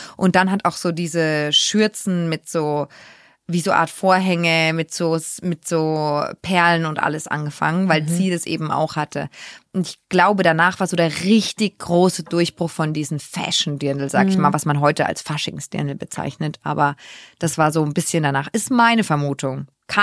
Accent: Bavaria, Germany; ich komme aus Franken, ganz kurz, möchte ich mal ganz kurz betonen. Das ist Bayern offiziell, aber wir sind ein bisschen anders als die Bayern. Also wir sind nicht mit so viel Tradition wie vielleicht hier in der ländlichen Umgebung groß geworden.

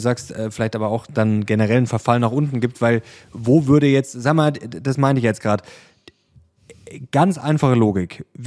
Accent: East Germany, Germany; zum Beispiel bei uns in Ostdeutschland, ist ja auch ein Riesenproblem, da gehen ja auch sehr viele Leute weg.

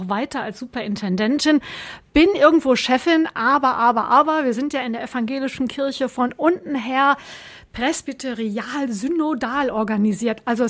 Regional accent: North Rhine-Westphalia, Germany; moved away as an adult; Ich bin geboren im tiefen Sauerland in Westfalen, 1965 im November, also vor 55 Jahren.

